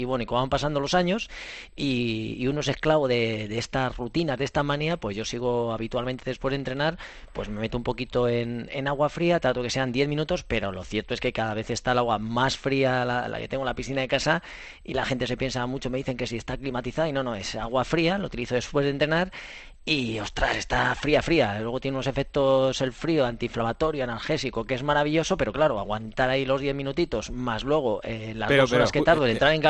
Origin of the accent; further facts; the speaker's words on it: Spain; soy el último español que la ha ganado ya hace unos cuantos años